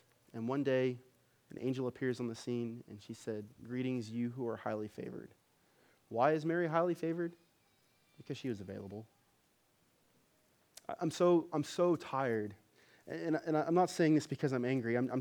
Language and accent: English; Wellington, New Zealand; I'll never amount to anything because I'm from Wellington.